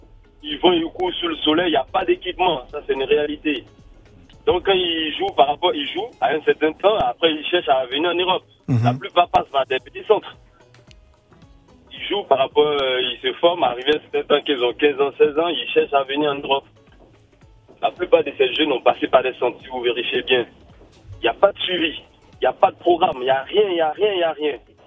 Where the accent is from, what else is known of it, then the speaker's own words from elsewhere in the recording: Abobo, Abidjan, Côte d’Ivoire; Moi, je viens de la Côte d'Ivoire d'Abobo.